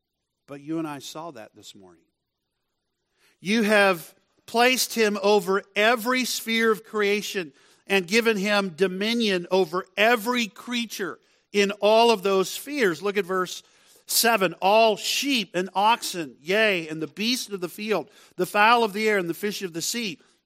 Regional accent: Texas, United States; And growing up in Texas, there was a particular outfit that made hamburgers

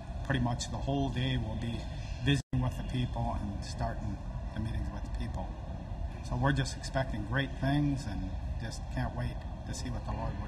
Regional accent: Louisiana, United States; I'm from Louisiana, and I've been about 35 times to mainland China.

